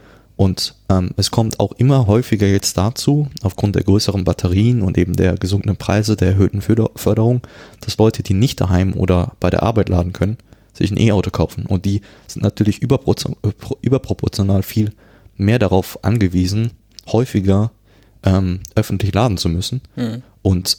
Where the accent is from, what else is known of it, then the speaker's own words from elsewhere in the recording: Cologne, North Rhine-Westphalia, Germany; ich komme ja aus Köln